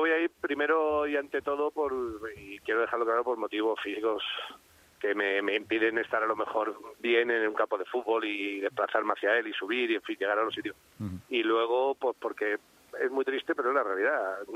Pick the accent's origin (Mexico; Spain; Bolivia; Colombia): Spain; los que somos españoles y los que lo sentimos.